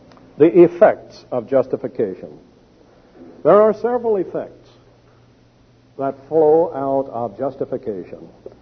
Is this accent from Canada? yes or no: no; Texas, United States; I have a chapter on the weather, because I'm from Texas.